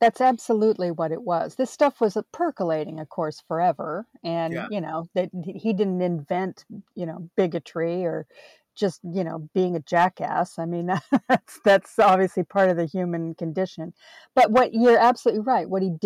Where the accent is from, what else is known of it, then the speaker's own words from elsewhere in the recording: United States; Being an American is not easy at the moment.